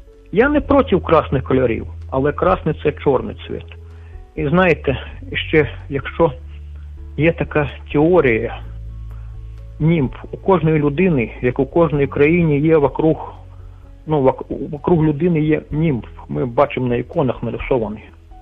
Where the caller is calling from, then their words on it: Shostka, Sumy Oblast, Ukraine; Город Шостка Сумської області.